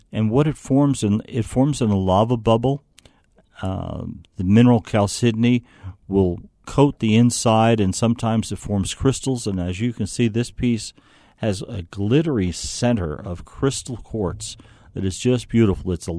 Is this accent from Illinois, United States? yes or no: no; New Jersey, United States; You know, I come from New Jersey, and we used to spend many days down at the seashore walking along the beach